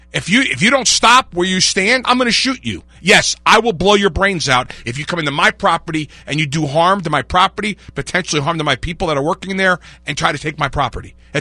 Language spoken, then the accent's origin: English; New Jersey, United States; Well, I'm 60. I was raised in New Jersey. My family had businesses in the Bronx